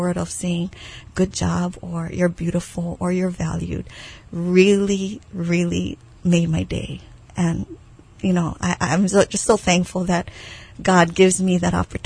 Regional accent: Kauai, Hawaii, United States; I grew up on the island of Kauai. I'm part of a large family, and most of them lived on Kauai.

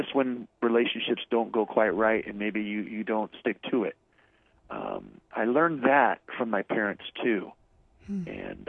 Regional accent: Oakland, California, United States; I grew up in the Bay Area. I was born in 61. My parents lived in Oakland, so I was born in Oakland, California. And we stayed in the Bay Area for pretty much all our life

